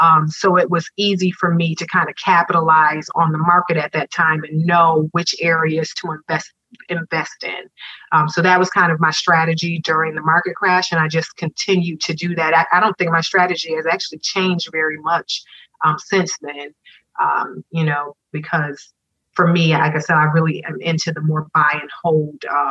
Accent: Rochester, New York, United States; So I started looking at my hometown, Rochester, New York, in terms of how can I leverage some of the properties there.

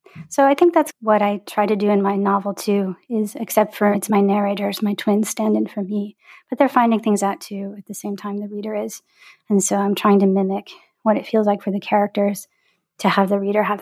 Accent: Detroit, Michigan, United States; It's about a coming-of-age story of a girl growing up in Detroit, where I grew up

